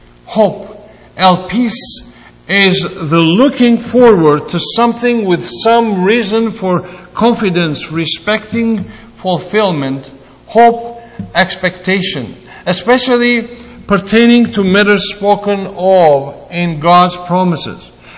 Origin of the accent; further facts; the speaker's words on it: Greece; And when I come from Greece, and when a Greek person goes by a church